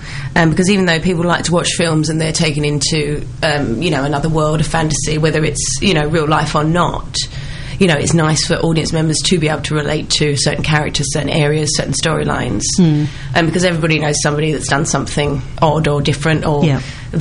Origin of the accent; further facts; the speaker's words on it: Hornchurch, London, United Kingdom; Well, I'm from Hornchurch, and my family's from Hornchurch, and I like it.